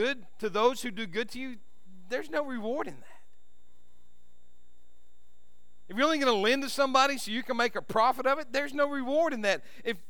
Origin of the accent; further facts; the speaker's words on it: Van Vleck, Texas, United States; I grew up in Van Vleck, right over, that's the big town right next to the little town, Bay City, over in Matagorda County.